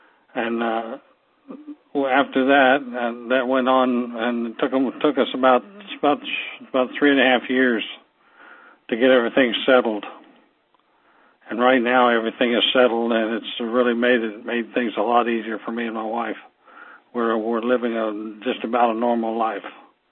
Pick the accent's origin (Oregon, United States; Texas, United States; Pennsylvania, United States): Texas, United States; Fort Worth; I'm from Fort Worth, Texas, and I'm a retired aircraft maintenance technician from American Airlines.